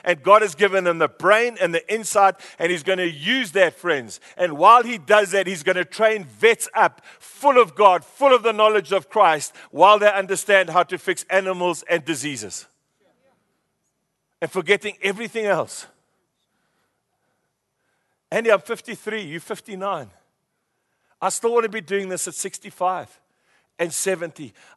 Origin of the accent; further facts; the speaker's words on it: Free State, South Africa; I grew up in the Free State on cold food. You grew up in an Indian home, I grew up in a white home.